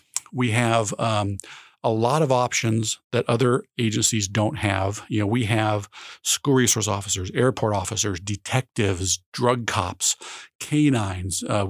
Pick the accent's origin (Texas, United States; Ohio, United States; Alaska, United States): Alaska, United States; Anchorage; now in Juneau, United States; You know, I came from Anchorage originally.